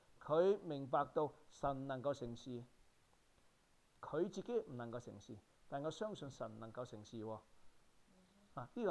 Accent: China; 我哋中國人分心啊

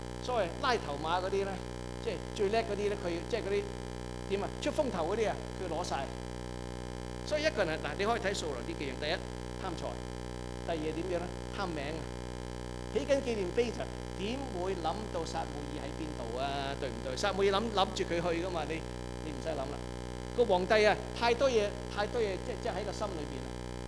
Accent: Canada; 這樣你在加拿大，我們加拿大人最流行的是怎樣呢？

